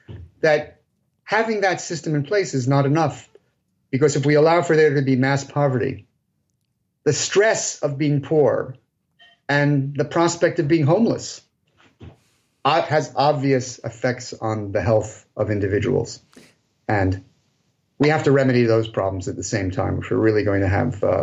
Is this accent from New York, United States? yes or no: yes; New York City, New York, United States; now in Athens, United States; When I grew up in the New York City area.